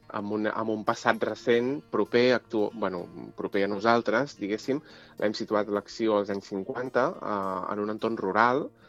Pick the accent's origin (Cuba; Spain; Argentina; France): Spain; Llorenç del Penedès, Catalonia; Jo soc de Llorenç del Penedès